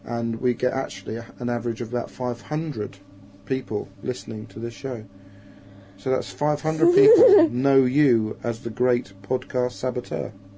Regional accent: United Kingdom; Do we go around being British people saying Americans shouldn't call Thanksgiving as something they celebrate and things like that?

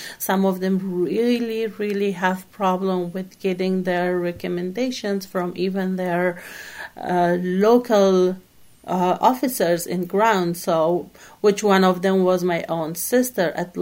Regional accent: Kabul, Afghanistan; now in United States; I'm from Afghanistan. I'm originally from Kabul, Afghanistan, and I have came to U.S. Through SIV as well.

